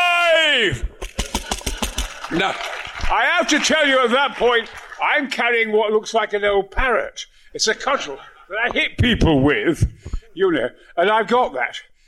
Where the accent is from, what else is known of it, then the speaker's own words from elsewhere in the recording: Goldthorpe, Yorkshire and the Humber, United Kingdom; also born or lived in Mexborough; I'm a coal miner's son. My dad was a coal hewer, and I was born in Mexborough and lived in Goldthorpe